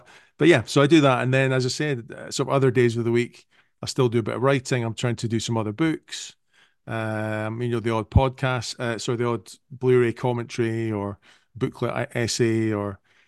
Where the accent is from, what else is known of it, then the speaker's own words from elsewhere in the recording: Scotland, United Kingdom; also born or lived in Edinburgh; I lived in a little village in the Highlands of Scotland for quite a few years, even though I was born in Edinburgh.